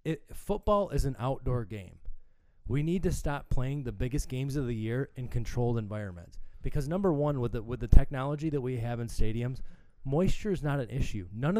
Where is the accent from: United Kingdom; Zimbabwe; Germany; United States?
United States; Michigan; As a kid growing up in Michigan, the Midwest, you see Michigan, Ohio State play right before Thanksgiving